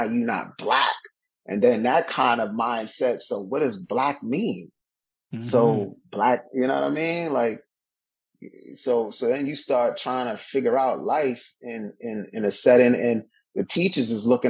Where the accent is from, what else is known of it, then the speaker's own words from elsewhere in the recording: Brooklyn, New York, United States; Growing up in Bushwick, and not to say that the teachers that I had there weren't good teachers, you know, but it was a different kind of experience because they did not look like me.